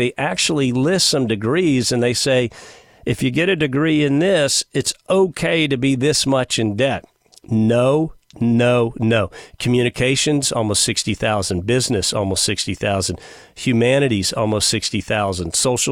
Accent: Houston, Texas, United States; born there; I was born in Houston, but boom, we moved.

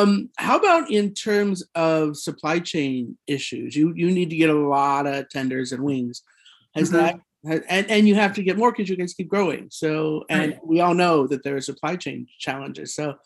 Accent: Colorado, United States; Although I grew up in Colorado with spicy food, so I'm into it

